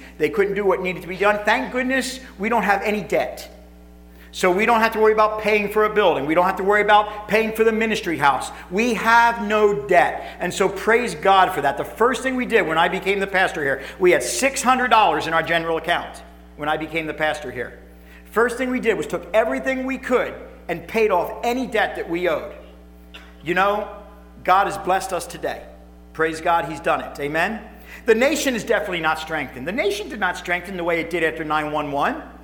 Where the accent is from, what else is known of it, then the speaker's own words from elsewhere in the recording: United States; America's great. I love being an American. I love this country.